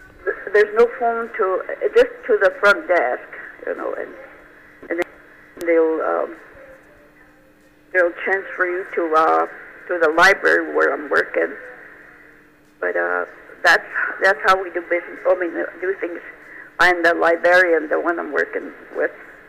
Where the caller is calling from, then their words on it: Pine Ridge, South Dakota, United States; I'm calling from Pine Ridge, mostly Oglala area.